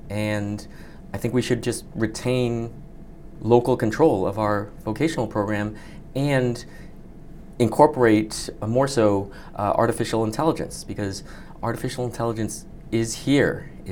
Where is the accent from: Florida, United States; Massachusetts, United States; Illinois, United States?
Massachusetts, United States; Quincy; I am a near lifelong Quincy resident. I grew up in Howes Neck. I graduated from these public schools